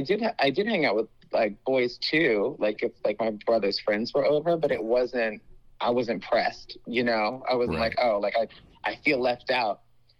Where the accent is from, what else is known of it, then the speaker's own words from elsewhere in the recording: Woodbridge, Virginia, United States; Yeah, I'm from Woodbridge, Virginia. I went to Woodbridge Senior High School.